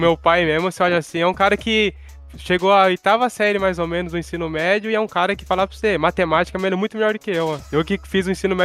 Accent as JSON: {"language": "Portuguese", "town": "Sorocaba", "region": "São Paulo", "country": "Brazil", "said": "Eu sou de Sorocaba, eu trabalho com meu pai, com obras"}